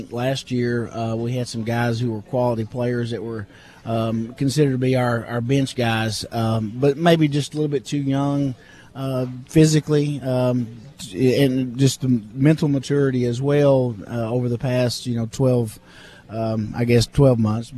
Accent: Kentucky, United States; I grew up in Kentucky, which basketball is kind of a way of life

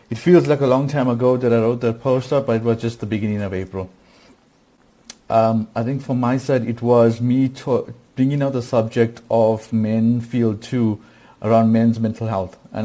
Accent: Durban, KwaZulu-Natal, South Africa; growing up where I grew up in Durban

